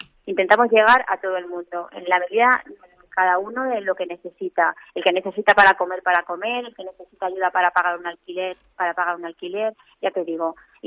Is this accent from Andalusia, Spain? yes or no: no; Malagón, Castilla-La Mancha, Spain; estoy muy orgullosa de mi pueblo y muy contenta con la gente de Malagón.